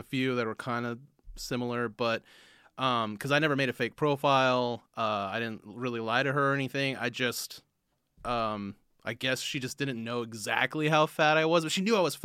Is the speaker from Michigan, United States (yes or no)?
no; Washington, United States; also born or lived in Bay Area, California / Portland / Los Angeles; So I was born in the Bay Area, and then at like 10, I moved to Washington State, and then at like 24 or 25, I moved back to the Bay Area